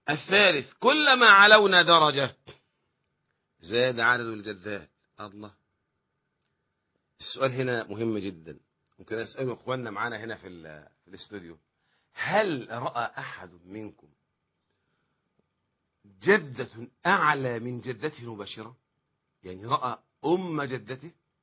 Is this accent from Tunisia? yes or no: no; Egypt; يعني عندنا في مصر حينما يحيلون المسائل القضاء